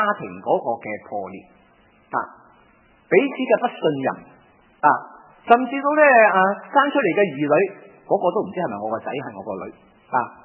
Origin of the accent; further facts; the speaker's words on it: China; 我哋中国人啊